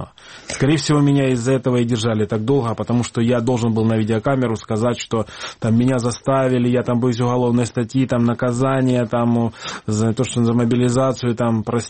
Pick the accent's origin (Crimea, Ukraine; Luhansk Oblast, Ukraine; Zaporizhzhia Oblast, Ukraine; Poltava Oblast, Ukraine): Luhansk Oblast, Ukraine; Krasnyi Luch; я Красный Луч, это Украина